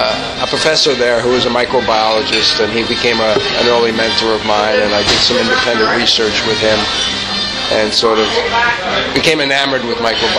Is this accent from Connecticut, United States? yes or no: no; Mineola, New York, United States; I'm from Long Island in New York.